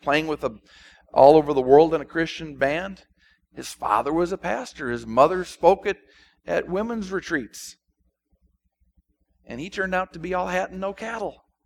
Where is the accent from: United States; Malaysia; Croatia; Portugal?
United States; Minnesota; when I was growing up in Minnesota, in my backyard we had two apple trees and a crab tree.